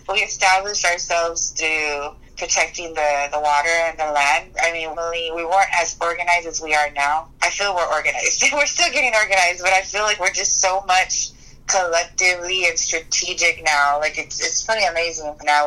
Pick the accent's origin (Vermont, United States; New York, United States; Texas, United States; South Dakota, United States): Texas, United States; Corpus Christi; I was born and raised in the Corpus Christi Bay Area.